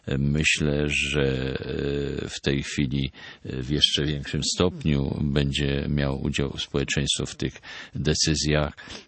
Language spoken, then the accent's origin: Polish; Upper Silesia, Poland; w moim terenie, skąd pochodzę, kwestia Górnego Śląska